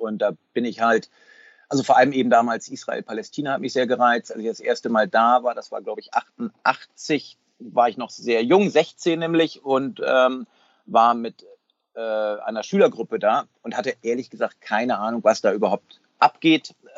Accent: Northern Germany, Germany; habe ich in Palästina studiert, in der Türkei studiert und dann eben als Norddeutscher sogar in Bayern

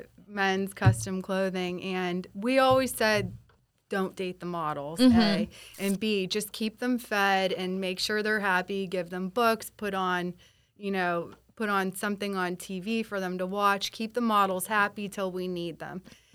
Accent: Pittsburgh, Pennsylvania, United States; I'm a Pittsburgher.

